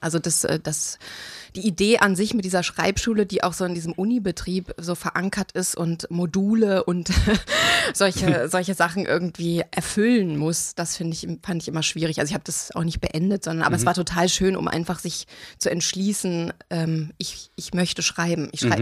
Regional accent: Waltringhausen, Lower Saxony, Germany; also born or lived in Bückeburg; Ja, und aufgewachsen bin ich bei Bad Nenndorf, Waltringhausen heißt das Dorf, kennt aber auch niemand.

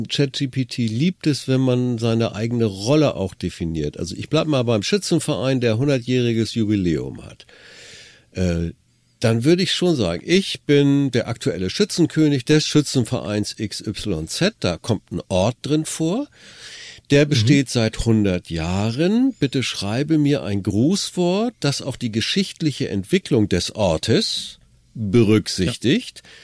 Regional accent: Northern Germany, Germany; Schnacken sagt man in Norddeutschland. Ich bin Norddeutscher, hören manche ja raus.

